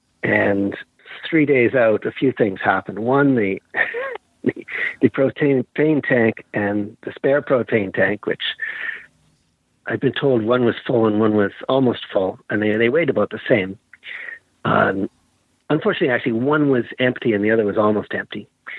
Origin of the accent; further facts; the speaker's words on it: Toronto, Ontario, Canada; born there; I was born in Toronto, Canada, and my parents lived there